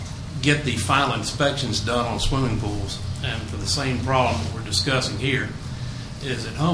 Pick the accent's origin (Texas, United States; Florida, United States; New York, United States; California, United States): Florida, United States; I'm a contractor from Duval County.